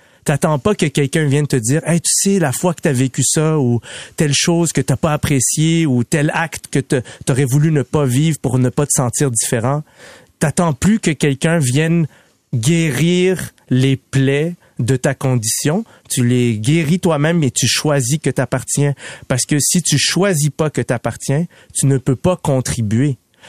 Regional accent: Quebec, Canada; je suis un Québécois qui raconte son histoire

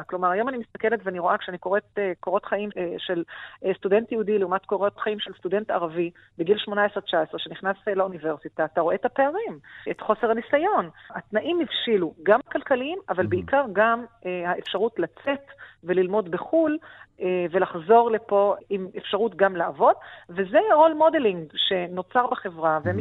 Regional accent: Beersheba, Southern District, Israel; אני גדלתי בבאר שבע. למדתי עד כיתה ח' בבית ספר בדואי בתל שבע כדי לרכוש את השפה הערבית. אז אתה יכול לשמוע אותי מתראיינת בערבית, והמבטא הוא מבטא ערבי לגמרי. ואז עברתי לתיכון יהודי

